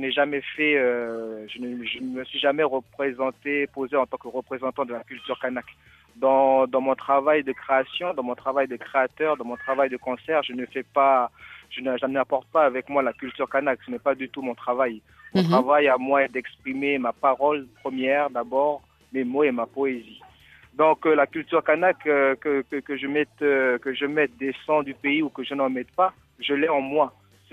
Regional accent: New Caledonia; Vous savez, quand on vient de Nouvelle-Calédonie, souvent l'horizon est très très très très court pour nous.

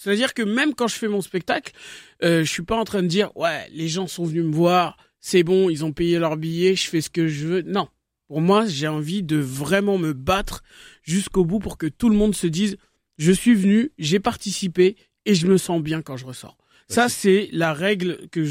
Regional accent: Trappes, Île-de-France, France; Quand j'étais petit, déjà j'ai grandi à Trappes. J'ai grandi à Trappes dans le 78.

